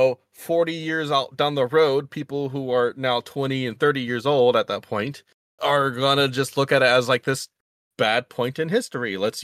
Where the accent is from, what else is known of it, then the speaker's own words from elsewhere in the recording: New Orleans, Louisiana, United States; accent: Creole; I have this deep voice, I grew up down in New Orleans, sometimes my Creole, like, slips out of me